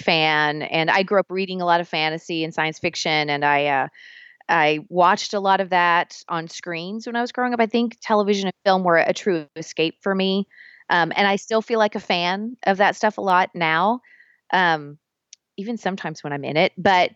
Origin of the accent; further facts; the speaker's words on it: Tennessee, United States; grew up on a dairy farm in Tennessee. Like this was not on my radar. Like there was a theater in my hometown and they provided a drama teacher for my high school. It was the Cumberland County Playhouse.